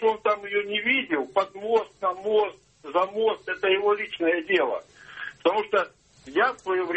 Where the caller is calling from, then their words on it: Saint Petersburg, Russia; Я звоню из Петербурга